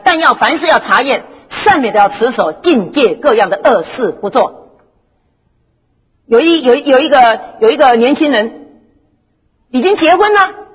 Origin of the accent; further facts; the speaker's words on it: United States; 他知道我是美国来的